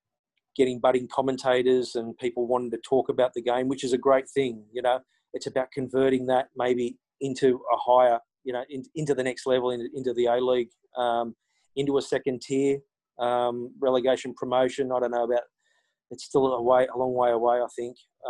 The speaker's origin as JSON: {"language": "English", "town": "Newcastle", "region": "New South Wales", "country": "Australia", "said": "Because, I mean, I'm from Newcastle and it's such a massive sport up in the Hunter."}